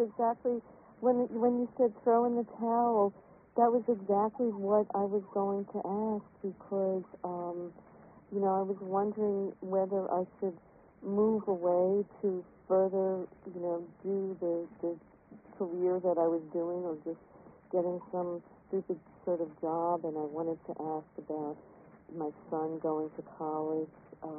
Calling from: Long Island, New York, United States; Long Island.

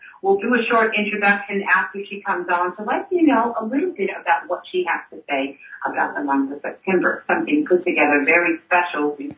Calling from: Greensboro, North Carolina, United States; And I am shouting out from Greensboro, North Carolina

